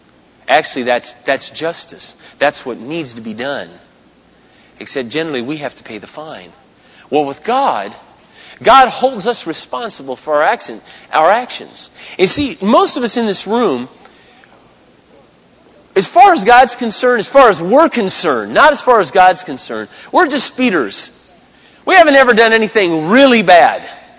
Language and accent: English; Minnesota, United States; "Yes, sir, I'm from Minnesota."